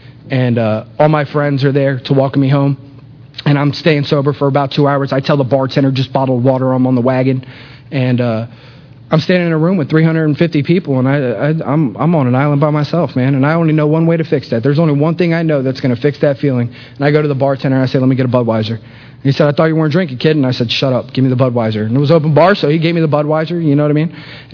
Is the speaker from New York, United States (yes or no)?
no; Florida, United States; I said, no, I'm from Florida.